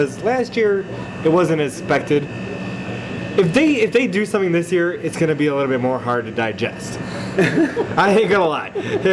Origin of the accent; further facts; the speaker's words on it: Chicago, Illinois, United States; And everybody was telling me, I'm from Chicago, and I had to root for the Cubs.